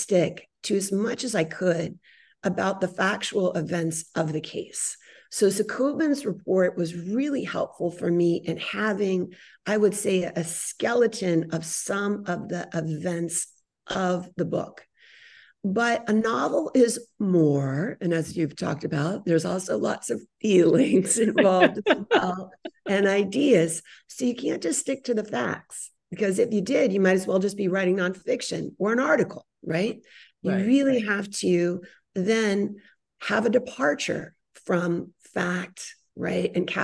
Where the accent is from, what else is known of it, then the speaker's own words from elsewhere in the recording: California, United States; I'm from the San Francisco Bay Area, and there's a very large Chinese American population.